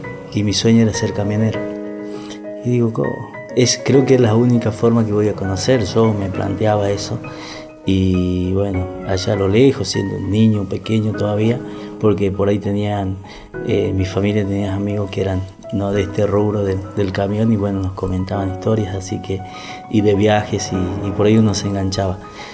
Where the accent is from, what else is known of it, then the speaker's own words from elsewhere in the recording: Ingeniero Juárez, Formosa, Argentina; Yo soy oriundo de Formosa, Ingeniero Juárez, casi Salta, al límite.